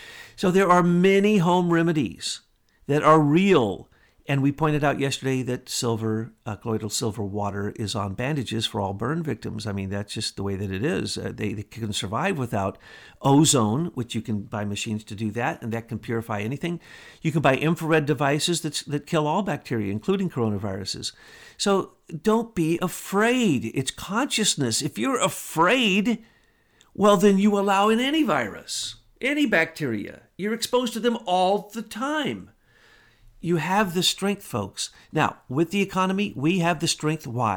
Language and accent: English; the Ozarks, United States; Now, Betsy gets mad at me every time I say this, but I'm from the Ozarks.